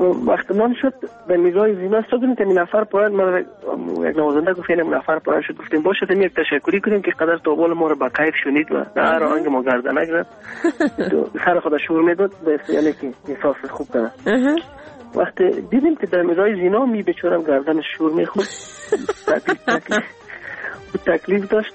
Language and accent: Persian; Kabul, Afghanistan; born there; در کابل متولد شدیم،